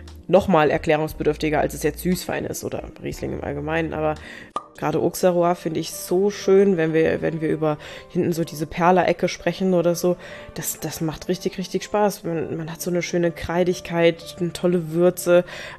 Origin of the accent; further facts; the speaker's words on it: Brauneberg, Rhineland-Palatinate, Germany; also born or lived in Traben-Trarbach; als meine Mama zum zweiten Mal geheiratet hat, dann nach Brauneberg als Kind und da bin ich dann groß geworden und aufgewachsen. Auch meine Oma kommt von der Mosel aus Enkirch, sodass ich quasi im Weinberg rumgekrabbelt bin